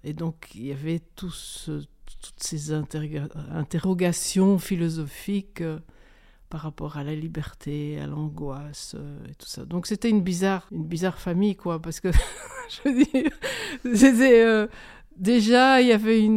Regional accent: Schaerbeek, Brussels-Capital Region, Belgium; born there; Je suis née à Bruxelles, à Schaerbeek.

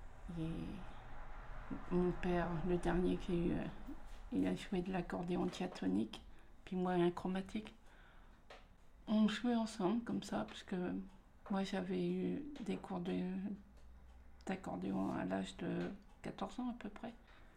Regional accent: La Guérinière, Pays de la Loire, France; chez nous à la Guérinière, il n'y en a presque plus.

